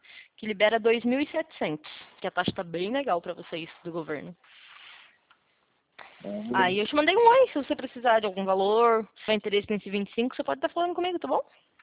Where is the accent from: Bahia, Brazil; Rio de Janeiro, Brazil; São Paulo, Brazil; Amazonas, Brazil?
São Paulo, Brazil; Itapetininga; eu sou aqui de Tapetininga